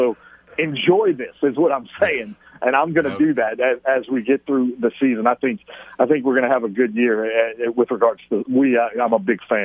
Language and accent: English; New Orleans, Louisiana, United States; But I grew up in New Orleans. So I had season tickets to the Saints games growing up, you know.